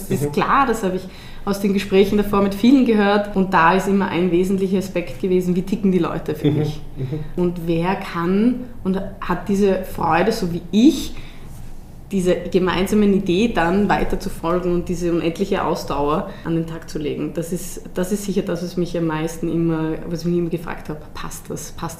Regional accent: Vienna, Austria; Ich bin aus Wien. Ich bin in Wien geboren.

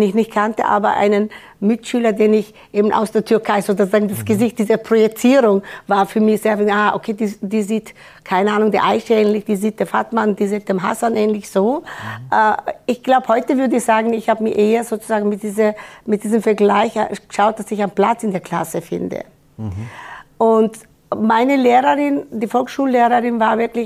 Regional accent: Schwarzach, Vorarlberg, Austria; dann sind wir mit dem Zug nach Vorarlberg und fort dort eben in meinem Heimatdorf Schwarzach sind wir auch dort dann gelandet.

